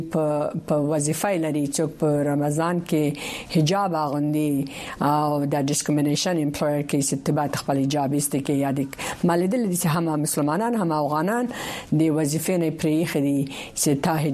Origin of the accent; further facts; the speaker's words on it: United States; زه خپله په امریکا کې لوی سوم